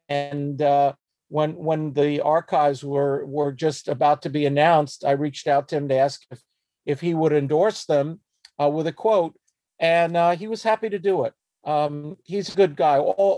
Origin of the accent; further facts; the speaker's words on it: New York, United States; So when I was growing up in New York, I would go to the various ticket offices and pick up tickets for the different game shows and other types of shows in New York.